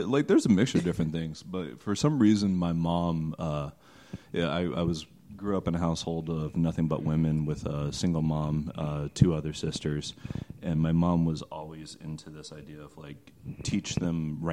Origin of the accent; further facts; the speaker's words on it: Tucson, Arizona, United States; No, I'm originally from Tucson, Arizona.